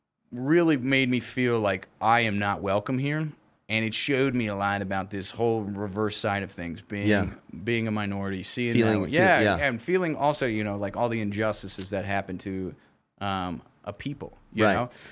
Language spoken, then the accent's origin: English; Las Vegas, Nevada, United States; he tells everybody I'm like a Chippendale because I'm from Vegas